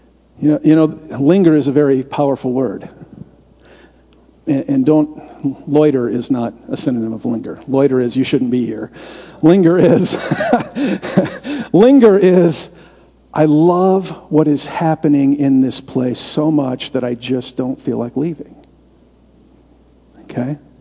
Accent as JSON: {"language": "English", "country": "United States", "said": "because I'm an American and I have to be useful."}